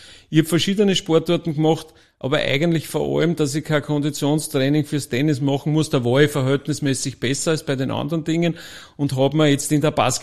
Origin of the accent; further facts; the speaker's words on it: Gmünd, Lower Austria, Austria; Ich komme aus dem Waldviertel, aus Gmünd, vielen bekannt oder manchen bekannt als, wie immer sagt, die zweite große geteilte Stadt im deutschen Sprachraum, also Berlin und Gmünd